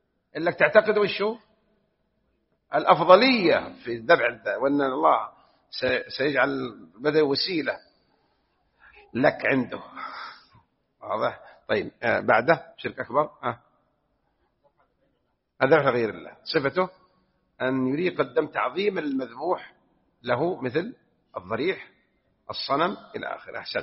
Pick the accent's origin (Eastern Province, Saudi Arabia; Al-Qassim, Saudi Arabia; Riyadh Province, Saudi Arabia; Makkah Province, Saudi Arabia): Makkah Province, Saudi Arabia; Jeddah; لكن ما موجودة بحجاز عندنا في جدة الحمد لله